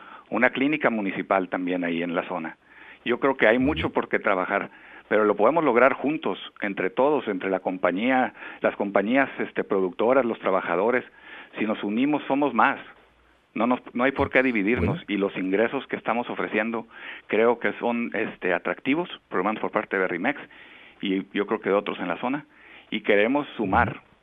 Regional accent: Mexico; A mí me tocó cosechar de chico, yo soy mexicano.

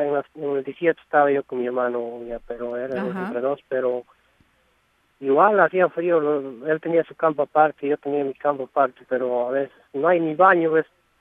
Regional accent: Huancayo, Junín, Peru; Fue la primera vez porque yo soy de Huancayo, y allá no hace mucho frío.

